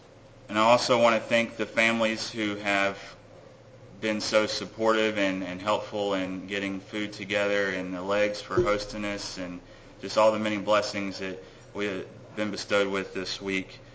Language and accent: English; Texas, United States; I'm from Texas, by the way.